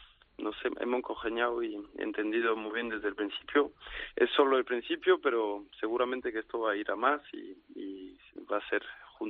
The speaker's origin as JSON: {"language": "Spanish", "town": "Arles", "region": "Provence-Alpes-Côte d'Azur", "country": "France", "tie": "born or raised there", "said": "Hacerlo en mi tierra, en Arles, también fue muy bonito"}